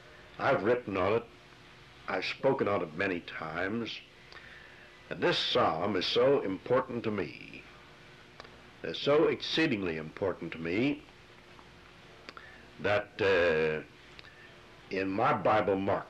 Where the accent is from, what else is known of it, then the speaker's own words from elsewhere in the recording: United States; You know, I'm an American. I love my country.